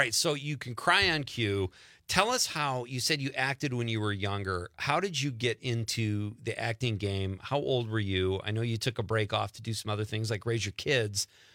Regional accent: Chicago, Illinois, United States; there's an actor called Dennis Farina, who was my Little League coach growing up in Chicago.

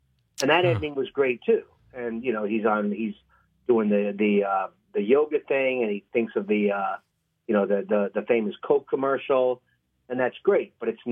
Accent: Baltimore, Maryland, United States; also born or lived in New York; I'm from New York, but my family moved here when I was a kid, and then I started my career and Chicago, New York, L.A., and now married and happy and making stuff in Baltimore.

